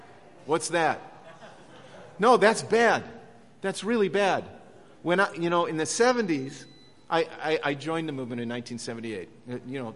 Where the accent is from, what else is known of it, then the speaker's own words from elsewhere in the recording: Jacksonville, Illinois, United States; Sometimes when I'm in my hometown of Jacksonville, Illinois, I'll go to the store